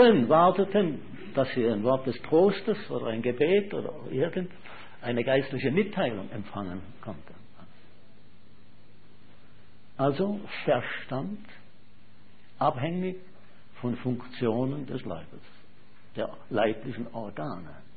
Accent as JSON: {"language": "German", "region": "Schaffhausen", "country": "Switzerland", "tie": "born or raised there", "said": "Wir in Schaffhausen, ich bin Schaffhauser dort aufgewachsen"}